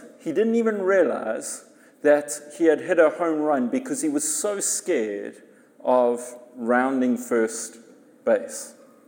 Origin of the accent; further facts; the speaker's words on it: South Africa; which for us as South African is like doubly the worst